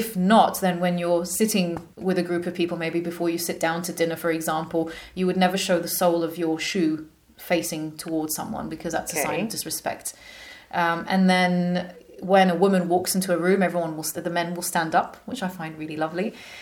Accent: England, United Kingdom; also born or lived in France; I grew up in England and I have sort of Arabic roots. And then I moved here and there and lived in France.

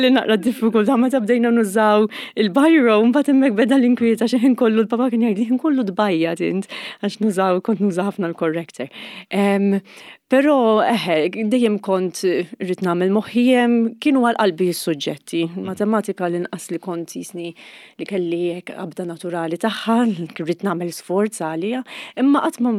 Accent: Nadur, Gozo, Malta; Jien minn Nadur u skola ġifieri primarja dejjem minn Nadur mort.

